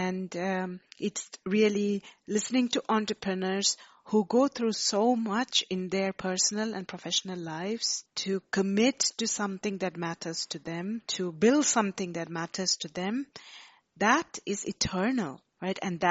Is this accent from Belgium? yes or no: no; India; Every time I go back to my home country, India, I always think about what can I give back.